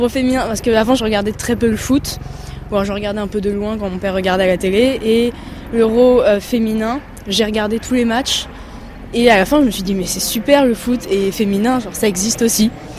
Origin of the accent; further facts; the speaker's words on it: Brittany, France; je suis bretonne, donc ça nous fait un point commun.